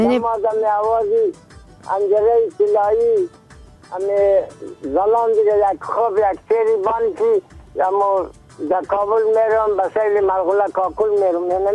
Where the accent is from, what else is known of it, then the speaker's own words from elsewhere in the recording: Bamyan, Afghanistan; قریه ما دست سفید ولسوالی ما کامل ولایت ما بامیان یعنی … در سنجی 83 ساله